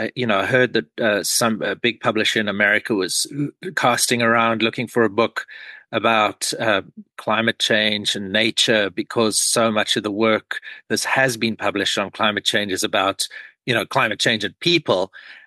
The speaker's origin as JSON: {"language": "English", "town": "Pretoria", "region": "Gauteng", "country": "South Africa", "tie": "born or raised there", "said": "I grew up in Pretoria and we used to search, you know, abandoned lots and go onto the edge of the city and turn over trash looking for snakes."}